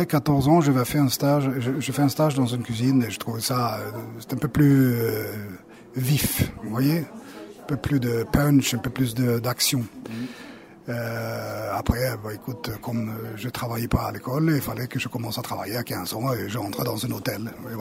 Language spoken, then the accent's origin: French; Sweden; French is a second language; now in France; Bon, déjà, avec l'accent, on soupçonne quand même que je viens d'ailleurs. Donc, je viens de Suède.